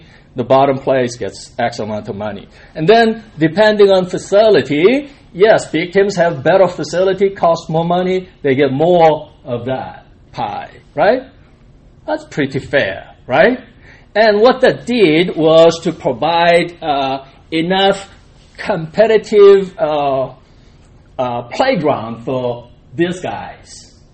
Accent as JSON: {"language": "English", "country": "South Korea", "moved": "yes", "lives_now": "United States", "said": "I came to the States in 1982, and I couldn't believe how free it is. You know, I came from Korea"}